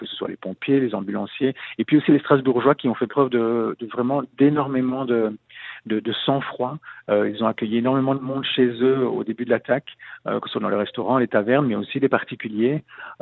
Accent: Belgium; On a espéré d'autant plus que nous sommes Belges et qu'on a vécu déjà la terreur 2 fois ces 3 dernières années.

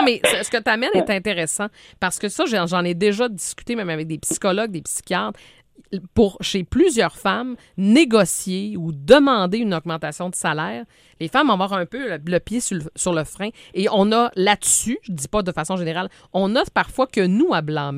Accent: Quebec, Canada; Il y en a 76 qui ont fermé chez nous en Mauricie dans la dernière année.

